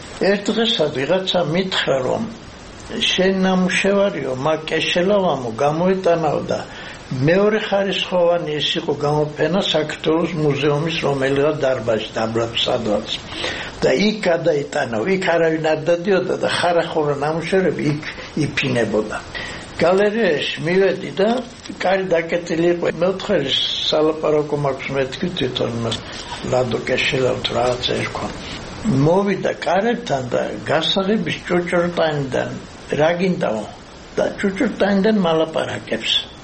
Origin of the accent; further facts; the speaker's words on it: Arkhoti, Mtskheta-Mtianeti, Georgia; პირიქით ხევსურიდა, საიდანაც ჩვენ მართლა ვართ არხოტიდან ვარ ჩამოსული